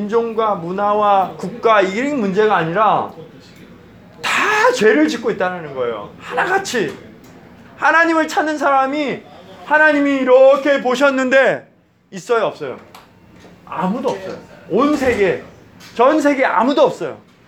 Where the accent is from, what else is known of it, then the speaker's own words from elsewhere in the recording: South Korea; now in United States; 물론 제가 한국인이니까 한국인에게 먼저